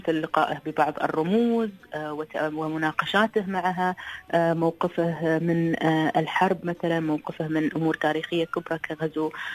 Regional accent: United Arab Emirates; أنا كاتبة إماراتية

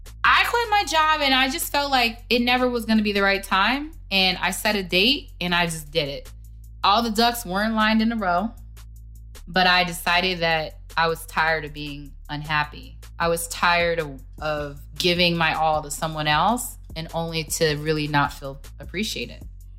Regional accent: United States; I think we get into a grind in America specifically, because I'm an American, I can say that.

